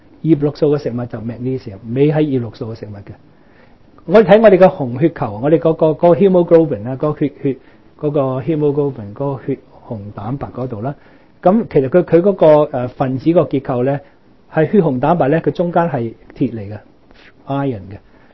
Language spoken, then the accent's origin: Cantonese; China; 咁我哋慣啊嘛，我中國人都食